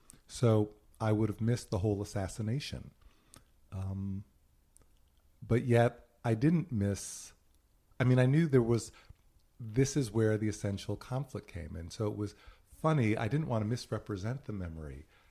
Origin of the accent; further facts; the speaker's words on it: Massachusetts, United States; moved away as an adult; now in New York City, United States; I, well, born in New York City, lived here till I was 10, and then we decamped for Western Massachusetts after that. So we left just before the city slid into oblivion in 72, and then I returned after I graduated college.